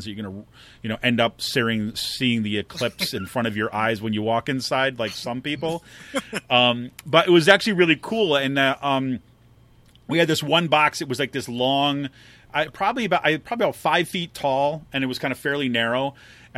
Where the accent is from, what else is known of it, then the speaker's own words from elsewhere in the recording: Utica, New York, United States; it passes is almost directly over where I grew up in Utica, New York, right?